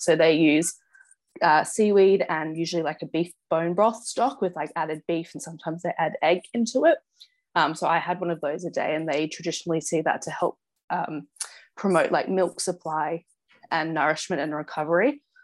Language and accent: English; Hong Kong; And from growing up in Hong Kong as well, I used a lot of Chinese medicine as well.